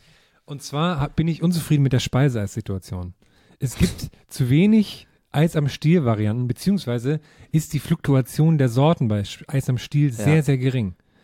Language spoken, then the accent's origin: German; Stuttgart, Baden-Württemberg, Germany; naja, wir sind aus Stuttgart.